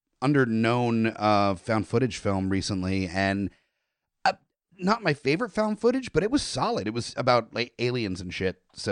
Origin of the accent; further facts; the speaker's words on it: California, United States; I grew up in Southern California and am in love with that entire culture.